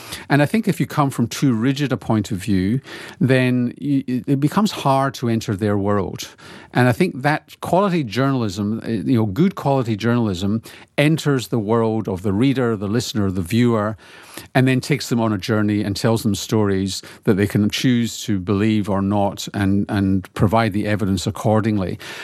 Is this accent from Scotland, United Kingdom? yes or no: yes; Glasgow, Scotland, United Kingdom; So I grew up in Glasgow, which is has some of the greatest disparities in any city in Western Europe.